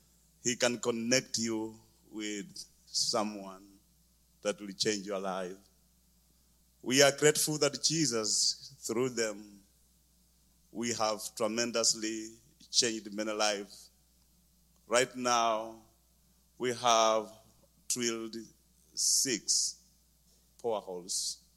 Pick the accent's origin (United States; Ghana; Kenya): Kenya; Bungoma, Bungoma County; Well, I come from Africa, Bungoma, Kenya.